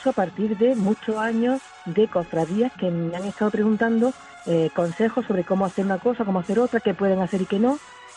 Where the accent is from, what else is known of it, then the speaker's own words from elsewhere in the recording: Jaén, Andalusia, Spain; now in Granada, Spain; Soy de Jaén, adoptada en Granada porque llevo aquí 32 años.